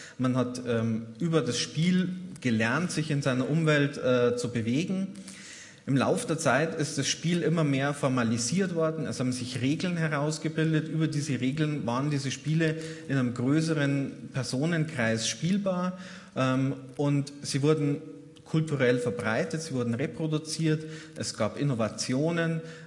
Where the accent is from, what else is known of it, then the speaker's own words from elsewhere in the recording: Bavaria, Germany; ich komme, man hört es, aus Niederbayern